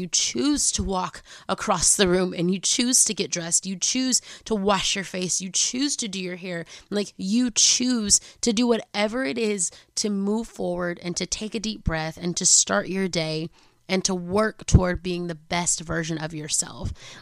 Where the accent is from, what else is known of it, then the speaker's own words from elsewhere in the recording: Atlanta, Georgia, United States; And mind y'all, I'm from Atlanta, so I was like, what's happening right now?